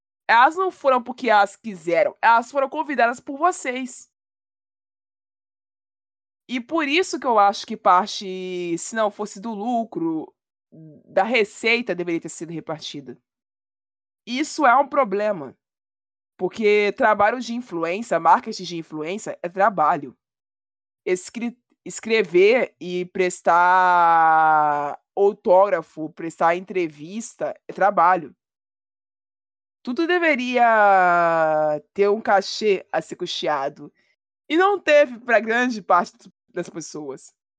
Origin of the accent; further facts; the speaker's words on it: Rio de Janeiro, Brazil; Ficou constrangedor pra mim saber que foi na minha cidade, no meu estado, que eu amo tanto, que isso aconteceu.